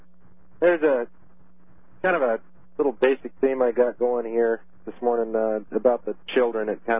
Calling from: Butte, Montana, United States

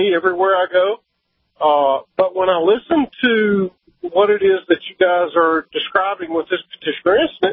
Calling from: Virginia, United States; I'm calling from Virginia.

